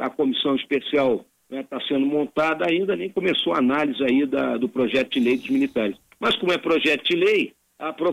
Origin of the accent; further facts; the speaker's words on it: Porto Alegre, Rio Grande do Sul, Brazil; also born or lived in Bagé / São Leopoldo / Cruz Alta; Eu nasci aí em Porto Alegre, vivi em Porto Alegre até os 6 anos de idade, depois vivi em Bagé até os 8, aí voltei aí para Porto Alegre com 15 anos, e depois aí morei em São Leopoldo, morei em Porto Alegre, morei em Bagé, morei em Juí, morei em Cruz Alta